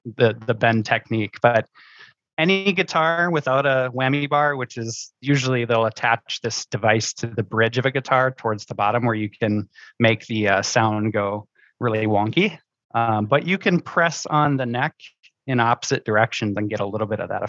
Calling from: Minneapolis, Minnesota, United States; I'm based out of the Minneapolis area in the frozen tundra of Minnesota.

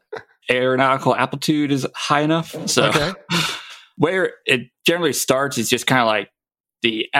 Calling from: Washington, United States; I'm currently up at Joint Base Lewis McChord up in Washington State.

